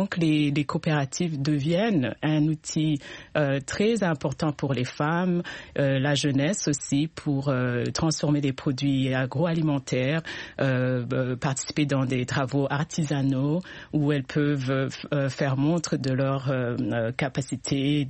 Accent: Burundi; au Burundi ou d'où je viens

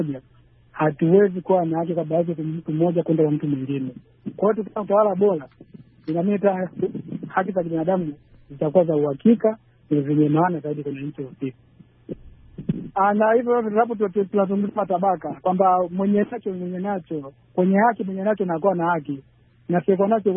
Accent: Lindi, Tanzania; natoka hapa mkoani Lindi, Tanzania.

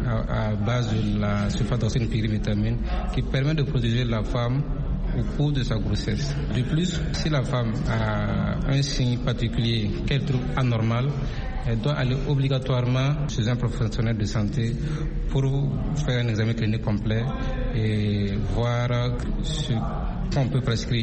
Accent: Burkina Faso; Chez nous, au Burkina Faso, ce sont les enfants de moins de 5 ans que le gouvernement a ciblé

